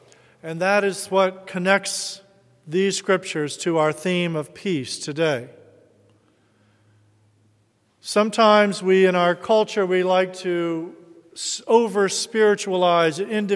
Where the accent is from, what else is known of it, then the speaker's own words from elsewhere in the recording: the South, United States; And as I grew up in the South and was in the U.S., certainly grew up in the U.S. version of the race conflicts that beset our country.